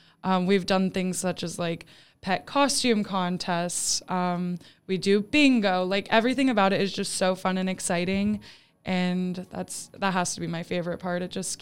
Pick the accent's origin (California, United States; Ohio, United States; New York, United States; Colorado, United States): Ohio, United States; Youngstown; I did. I grew up in Youngstown, Ohio.